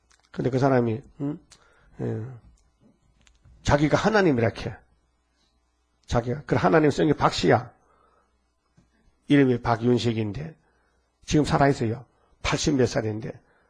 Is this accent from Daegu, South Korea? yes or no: no; Andong, North Gyeongsang, South Korea; 건신창 목사가 안동 건시야 우리 고향 사람이야 안동에.